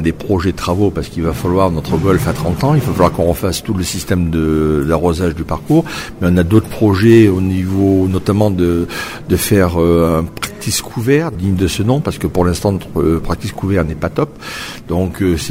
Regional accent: Nouvelle-Aquitaine, France; je suis très amoureux du Limousin. C'est ma terre natale

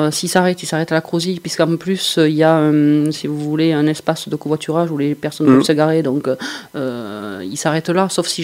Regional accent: Nouvelle-Aquitaine, France; Moi, je suis native du Lot-et-Garonne.

